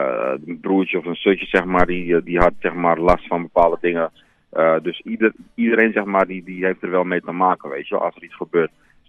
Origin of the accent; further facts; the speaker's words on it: Netherlands; Ik kom gewoon uit Nederland. Ik ben daar geboren en getogen.